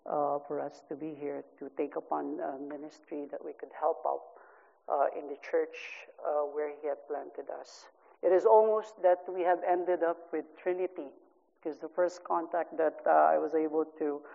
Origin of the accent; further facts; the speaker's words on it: Philippines; Most of you probably have known that we came from the Philippines, and a bit background of where I serve is from the urban poor area of Metro Manila.